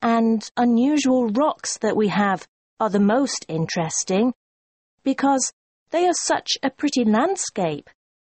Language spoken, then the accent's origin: English; Shanghai, China; English is a second language; now in Guilin, China; Originally, I'm from Shanghai.